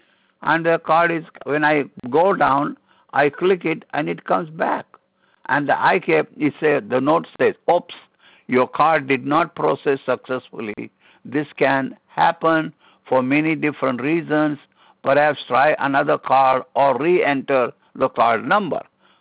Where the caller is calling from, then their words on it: Maplewood, New Jersey, United States; I'm speaking from Maplewood, New Jersey.